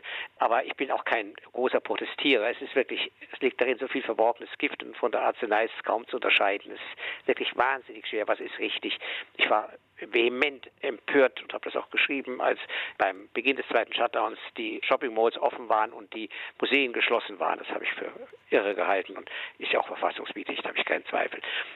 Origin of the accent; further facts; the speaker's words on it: Bavaria, Germany; das selbst mir als Bayer unheimlich wird